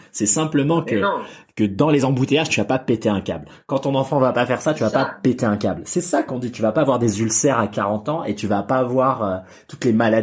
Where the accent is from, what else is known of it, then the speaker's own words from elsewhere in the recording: France; moved away; Moi, dès que je suis parti de la France, j'ai compris qu'en fait, on avait des débats de merguez